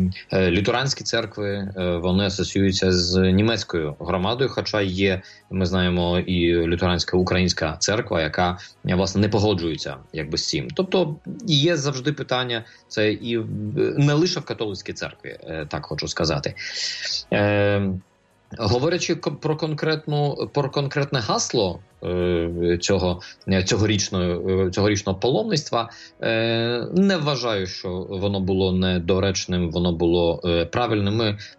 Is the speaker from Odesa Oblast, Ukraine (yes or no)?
yes; Odesa, Odesa Oblast, Ukraine; в моєму рідному місті в Одесі це є 133 національності